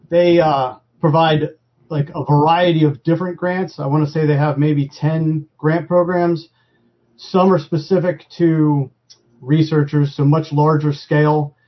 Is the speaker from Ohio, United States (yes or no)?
no; Haycock, Pennsylvania, United States; I grew up in Quakertown, which is not terribly far from here. I had no interest really in agriculture. I actually grew up in Haycock, which is a very rural suburb of Quakertown near Lake Nockamixon.